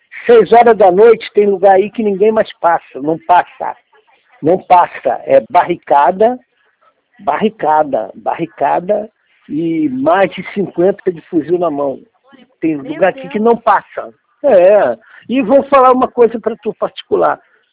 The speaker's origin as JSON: {"language": "Portuguese", "region": "Rio de Janeiro", "country": "Brazil", "said": "Sou do Rio de Janeiro, sou do Rio de Janeiro."}